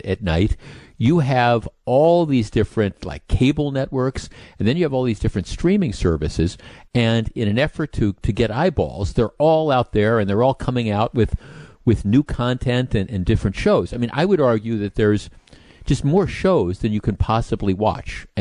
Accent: Texas, United States; I grew up in Texas, was hooked on Whataburger.

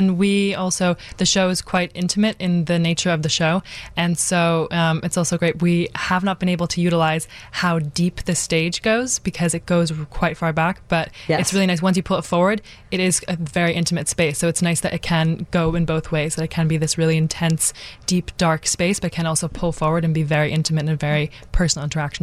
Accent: San Francisco, California, United States; also born or lived in New Jersey / Michigan; now in New York, United States; San Francisco, then Jersey, then Michigan, now New York, a bit all over the place, coast. I'm first generation here, so I'm German, and so my parents moved here.

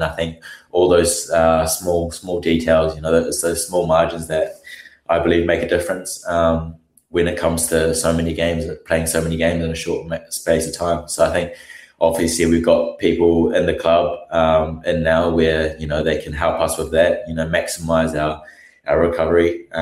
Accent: Christchurch, Canterbury, New Zealand; I grew up in Christchurch, so I'm a local boy

